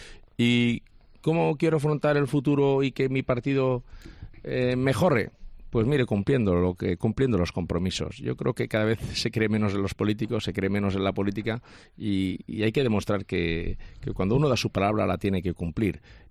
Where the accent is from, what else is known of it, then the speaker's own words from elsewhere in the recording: Valencian Community, Spain; si me permite que le hable no como presidente, sino como valenciano, que soy. Los valencianos queremos saber exactamente qué pasó